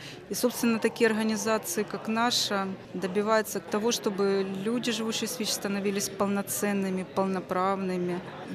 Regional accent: Donetsk, Donetsk Oblast, Ukraine; Я из Донецка. Донецкая область сейчас охвачена военным конфликтом.

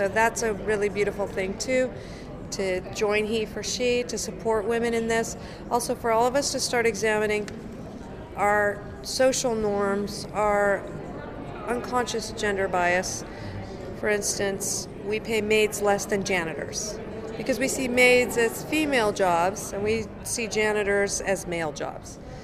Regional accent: United States; I mean, when I look at my home country, when I look at the United States, yes, there's been several great new fair pay laws.

